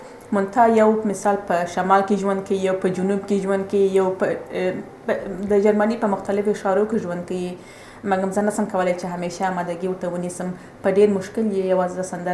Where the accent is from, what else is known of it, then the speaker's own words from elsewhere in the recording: Afghanistan; first language Pashto; moved away; زه افغانه یم، پښتو ژبه زما مورنۍ ژبه ده